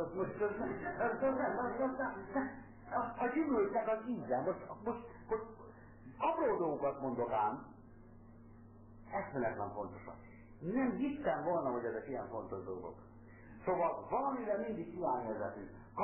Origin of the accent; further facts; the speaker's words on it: Hungary; also born or lived in United States; én hazajöttem, nem azért, mert akkora magyar vagyok, hanem mert az Úristen, mert a feleségem honvágyas volt.